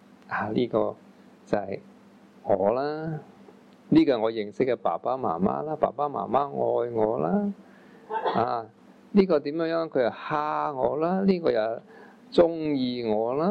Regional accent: Guangdong, China; 我们中国人广东人就用广东话去砌造概念，用广东的语言去砌造句子，

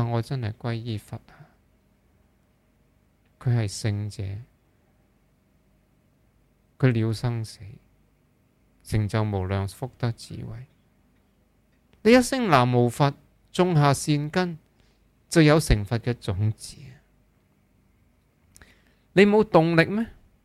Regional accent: Hong Kong; 为什么我们香港人要这么要在这些时间去看一些这么仇恨啊

